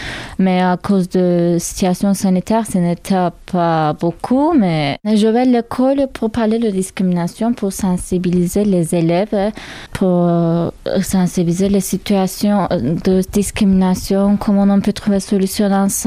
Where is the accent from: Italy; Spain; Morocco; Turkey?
Turkey; French is a second language; now in France; je viens de Turquie, j'ai 26 ans.